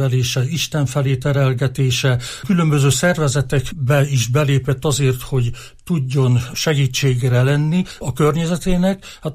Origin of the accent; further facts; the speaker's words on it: Mezőkövesd, Borsod-Abaúj-Zemplén, Hungary; Mert én ugye mezőkövesdi vagyok születésileg, és ott nevelkedtem